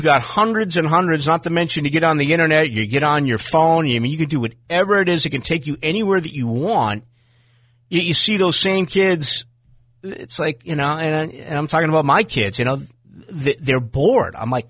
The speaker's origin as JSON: {"language": "English", "town": "Boston", "region": "Massachusetts", "country": "United States", "tie": "born or raised there", "said": "And where I grew up in Boston, you had two channels that carried like the Red Sox and the Bruins."}